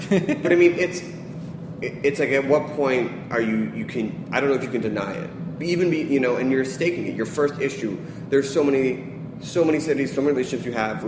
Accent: East Coast, United States; growing up in the East Coast

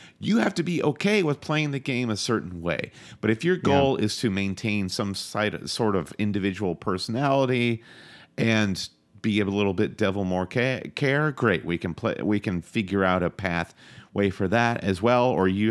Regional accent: United States; we are based in New York City. Proudly so. We're American carpetbaggers, but we do love this game.

